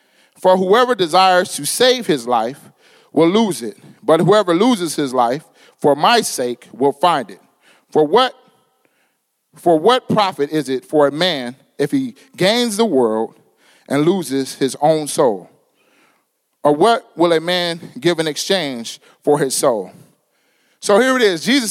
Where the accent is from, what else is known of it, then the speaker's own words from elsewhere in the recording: Pasadena, California, United States; now in Arizona, United States; because I grew up in Pasadena, California. And Pasadena is really segregated economically.